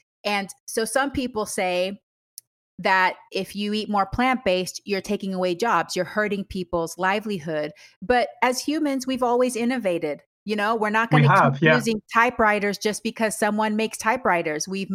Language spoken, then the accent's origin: English; Panama; Sometimes I'm originally from Panama, and sometimes I feel like it's like that too.